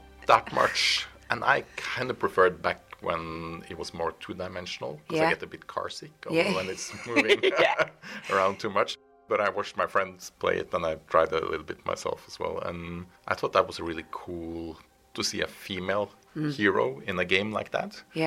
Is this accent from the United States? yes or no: no; Norway; Well, I grew up in Norway